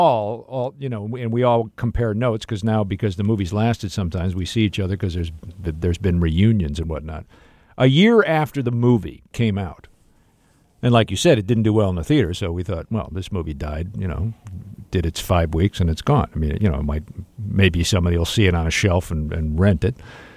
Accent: Rolling Meadows, Illinois, United States; I grew up in Rolling Meadows, Illinois. That's where I grew up.

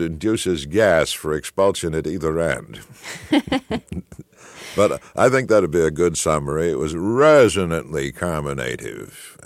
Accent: Boston, Massachusetts, United States; accent: Boston; And I was brought up by New England school marms. And for a while, I had a very pronounced Boston accent.

